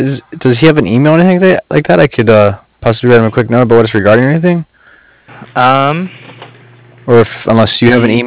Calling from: Cardiff, Wales, United Kingdom

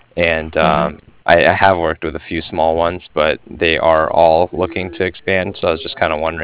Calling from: Cardiff, Wales, United Kingdom; I was calling from Cardiff

